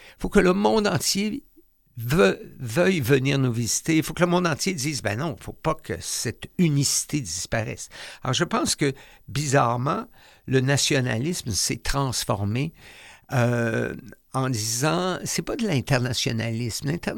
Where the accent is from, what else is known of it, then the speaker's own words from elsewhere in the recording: Longueuil, Quebec, Canada; also born or lived in Indianapolis; Ben, moi, je viens de Longueuil. J'ai passé mon enfance à Longueuil.